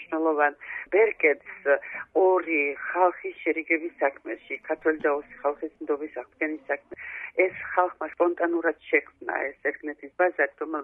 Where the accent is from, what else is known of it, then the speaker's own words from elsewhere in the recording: Tskhinvali, Shida Kartli, Georgia; კი, ნამდვილად ცხინვალში დაიბადე. ჩემი ბავშვობის ცხინვალი იყო არაჩვეულებრივი. ეს იყო პატარა, კოპცია, ლამაზი, ძალიან მშვიდი ქალაქი.